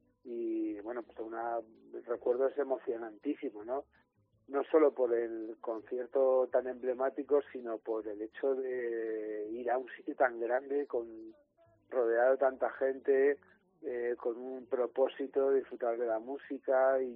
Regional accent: Madrid, Community of Madrid, Spain; yo soy de Madrid

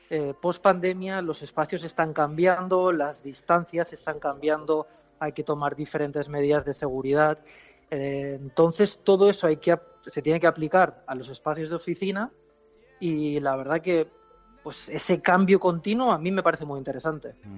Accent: Castellón de la Plana, Valencian Community, Spain; now in Japan; yo soy de Castellón y la gota fría en Castellón he pasado más miedo que tifones en Japón

